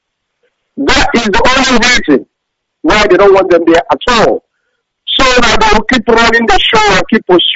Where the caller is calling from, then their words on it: Malmö, Skåne, Sweden; I'm calling from Sweden, Malmo.